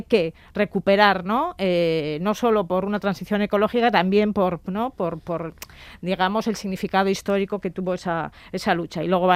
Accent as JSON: {"language": "Spanish", "region": "Basque Country", "country": "Spain", "said": "Yo soy muy forofa de la colaboración y de la cooperación como vasca."}